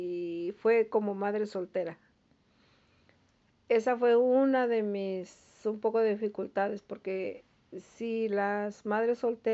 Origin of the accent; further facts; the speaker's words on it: Mexico; moved away as an adult; cuando yo salí de México, yo no sabía qué tan difícil sería llegar aquí con un embarazo ya tan avanzado